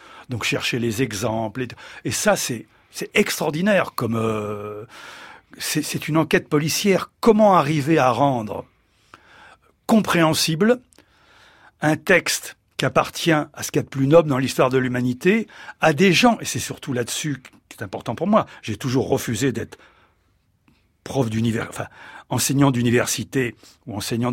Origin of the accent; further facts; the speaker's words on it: Montpellier, Occitanie, France; Mais ma jeunesse montpelliéraine, j'ai vécu quand même environ 44 ans à Montpellier, les deux tiers de ma vie, ça a été un moment prodigieux.